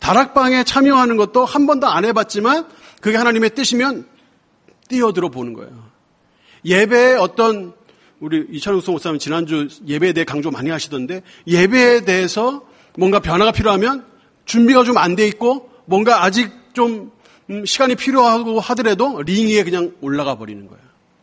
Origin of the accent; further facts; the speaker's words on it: Seoul, South Korea; now in Daegu, South Korea; 저는 서울 사람, 전 여기 임해동에 오래 살았어요. 여기 저희 어머니 아직 여기 계세요. 근데 제가 대구 내려가서 이제 목회를 하거든요.